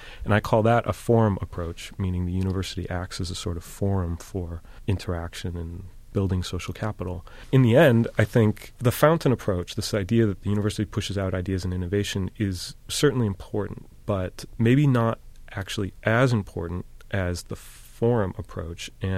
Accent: Buffalo, New York, United States; I guess I mentioned I grew up in Buffalo, and Buffalo was hurting at the time, and Bethlehem Steel Plant in Lackawanna was shutting down, and the city was really worried about its future.

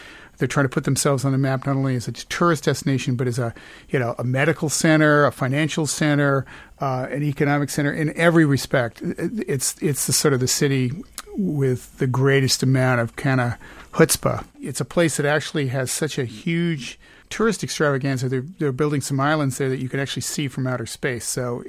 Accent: Montreal, Quebec, Canada; And the other one is my hometown of Montreal, which is a little closer in terms of visiting.

